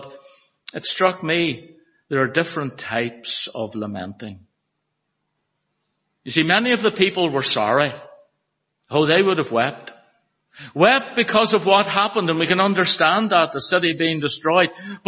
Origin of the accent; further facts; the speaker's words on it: Belfast, Northern Ireland, United Kingdom; we grew up in Belfast, you'd see a child sometimes and they get the sulks and the moans